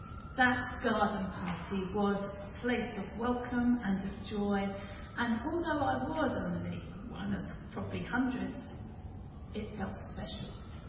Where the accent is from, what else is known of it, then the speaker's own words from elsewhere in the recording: England, United Kingdom; As a child growing up in England and not far from London